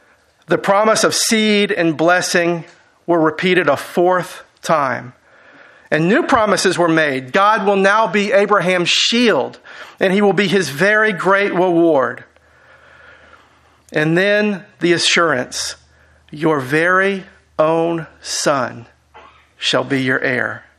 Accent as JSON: {"language": "English", "town": "Houston", "region": "Texas", "country": "United States", "tie": "born or raised there", "said": "I grew up in Houston. And even in the 70s, there was no such thing as seeing thousands of stars at night."}